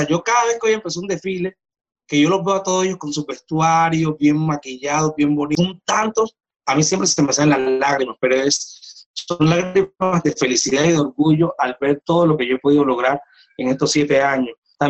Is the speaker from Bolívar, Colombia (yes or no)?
yes; San Basilio de Palenque, Bolívar, Colombia; me siento orgullosa también de mi pueblo natal, que es San Basilio de Palenque